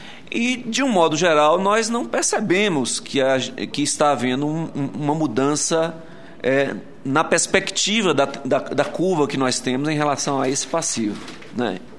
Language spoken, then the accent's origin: Portuguese; Bahia, Brazil; eu também sou baiano, né?